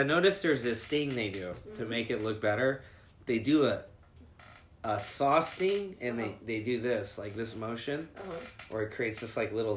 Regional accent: Colorado, United States; I'm from Colorado, originally, and my dad was a restaurant mogul.

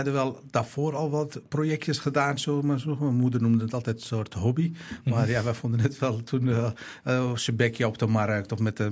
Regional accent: Amsterdam, North Holland, Netherlands; Hadden we bij ons in Osdorp, Amsterdam-Osdorp, opgegroeid.

